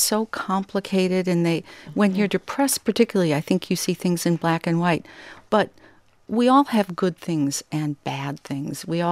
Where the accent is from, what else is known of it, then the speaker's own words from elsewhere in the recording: Minnesota, United States; I grew up in Minnesota, and there's always this apocryphal story about people being lost in a snowstorm.